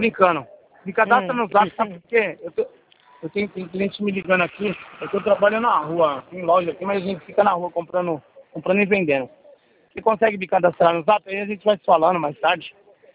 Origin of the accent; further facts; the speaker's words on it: São Paulo, Brazil; Sou de São Paulo, capital.